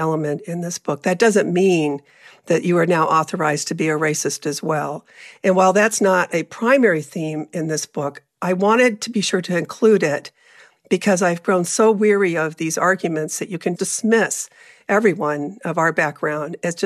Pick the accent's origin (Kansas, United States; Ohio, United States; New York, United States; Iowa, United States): Ohio, United States; Ashtabula; You know, when I grew up in Ashtabula, I should backtrack, half of my class all the way through elementary school was Black.